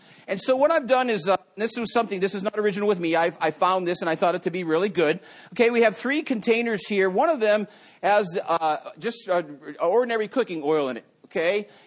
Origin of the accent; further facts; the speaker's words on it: Massachusetts, United States; And so he must have been a Yankees fan because when he heard from I was from Massachusetts, he didn't give us any break.